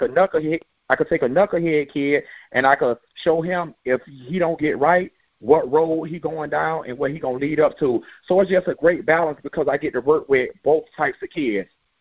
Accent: Florida, United States; I'm from Lake Bradford. I play football.

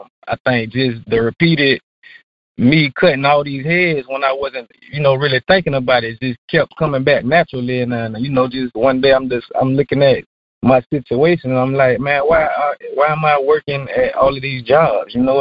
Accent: Jacksonville, Florida, United States; I'm from Jacksonville, Florida, where I graduated from Ed White High School back in 1999. I left Jacksonville to pursue education in Tallahassee

